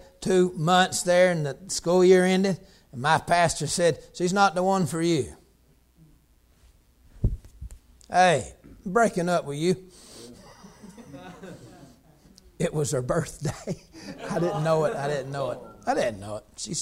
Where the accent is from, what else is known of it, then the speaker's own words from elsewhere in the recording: Georgia, United States; I said, I'm from Georgia, and I wear a pinstripe suit